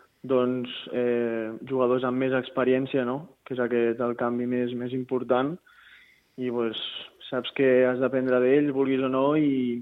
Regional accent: La Granada, Catalonia, Spain; jo començo jugant a futbol aquí al meu poble, a la Granada, que és on visc

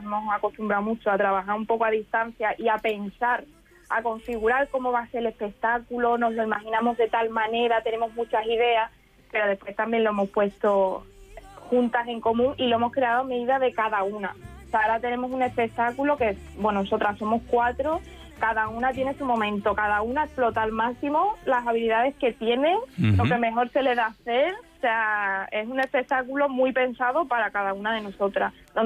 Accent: Peñarroya-Pueblonuevo, Andalusia, Spain; En mi pueblo, donde yo nací, que se llama Peñarroya, Pueblo Nuevo, tocamos en octubre

